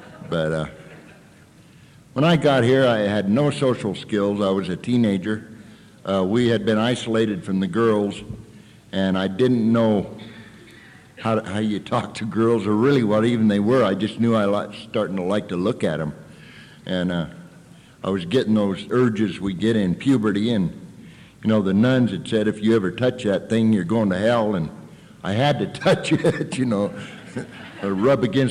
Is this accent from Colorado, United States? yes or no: yes; Pueblo, Colorado, United States; My story, I was born over in Colorado, and when I was just a little teeny kid, 3 or 4, we moved to Pueblo, Colorado. It's a pretty good-sized town